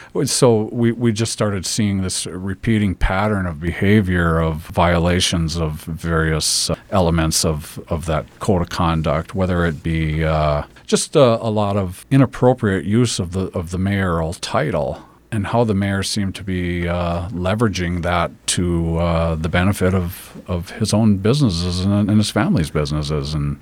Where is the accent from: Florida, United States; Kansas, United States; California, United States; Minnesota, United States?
Minnesota, United States; Two Harbors; They'd see I'm from Two Harbors and I'd get comments like, oh, we love Two Harbors and oh, and you get to live there